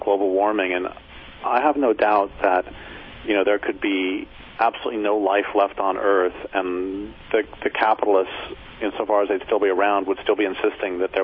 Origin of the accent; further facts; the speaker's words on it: Colorado, United States; And I grew up in Colorado. I grew up in the Front Range near Boulder. And it would rarely get over 100.